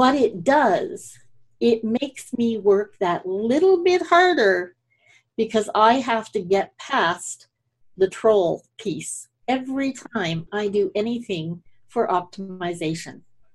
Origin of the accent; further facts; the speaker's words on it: Scotland, United Kingdom; now in Canada; So I'm also Scottish, and we tend to name our homes. My family back in Scotland, a lot of them live in homes that don't really have addresses.